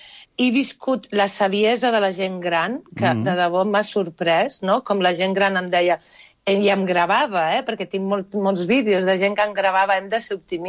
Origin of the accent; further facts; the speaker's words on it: Barcelona, Catalonia, Spain; also born or lived in Basque Country; Perquè jo vaig néixer al País Basc, els meus pares es van trasllar a Barcelona, i jo no tenia poble.